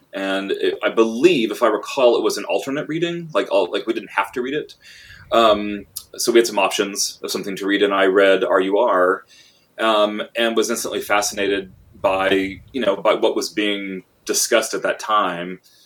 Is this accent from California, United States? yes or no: no; Texas, United States; now in Portland, United States; Well, I've been in Portland, Oregon for quite some time, but I'm originally from Texas.